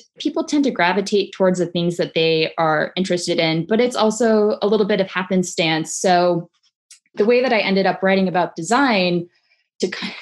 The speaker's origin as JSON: {"language": "English", "region": "Nebraska", "country": "United States", "tie": "born or raised there", "said": "I mean, I grew up in Nebraska, not that that means anything"}